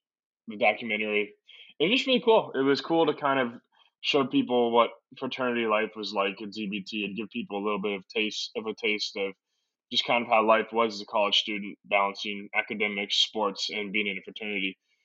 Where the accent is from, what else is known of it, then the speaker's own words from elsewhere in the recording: Crofton, Maryland, United States; I grew up in Crofton, Maryland. It's a pretty small town, just a bit south of Baltimore.